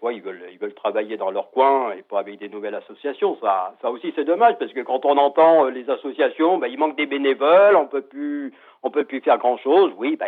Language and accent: French; Pont-de-Beauvoisin, Auvergne-Rhône-Alpes, France; Bah, moi, je suis de Pont-de-Beauvoisin.